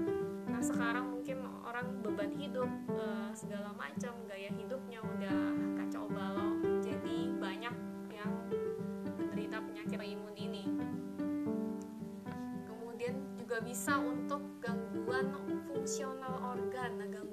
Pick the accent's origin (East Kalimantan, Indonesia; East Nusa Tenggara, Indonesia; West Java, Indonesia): East Kalimantan, Indonesia; Balikpapan; born there; di kota kelahiran saya, sekaligus tempat tinggal saya sekarang ini, di Balikpapan